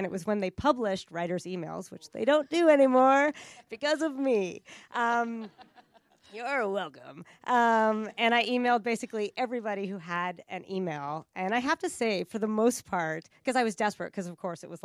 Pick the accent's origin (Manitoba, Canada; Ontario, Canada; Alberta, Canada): Alberta, Canada; Calgary; I grew up in Calgary, Alberta, so I couldn't have been farther from the television industry.